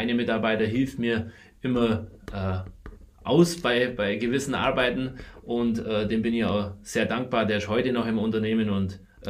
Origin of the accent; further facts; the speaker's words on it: Mödingen, Bavaria, Germany; Ich bin aus Mödingen